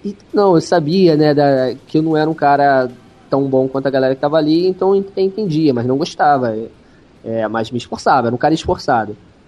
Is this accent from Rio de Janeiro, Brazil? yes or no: yes; Rio de Janeiro, Brazil; fui criado em Madureira.